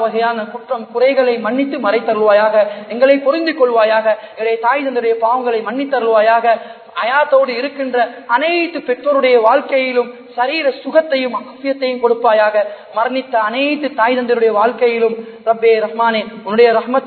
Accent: Sri Lanka; நாங்களும் ஒரு இலங்கையர் என்ற ஒரு உணர்வை வெளிப்படுத்தி காட்டுவதற்கான பல சந்தர்ப்பங்கள் இருக்கிறது

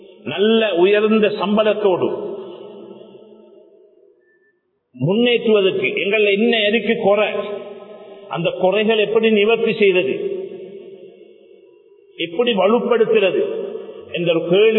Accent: Sri Lanka; born there; கண்டியில இருந்தாலும் அகிலங்கை ஜிம்மித்துலமா என்று பணிபுரிந்தாலும் நான் பக்கத்து ஊரில் பிறந்தவன், மடிகை மிதியாளர்ல பிறந்தவன்.

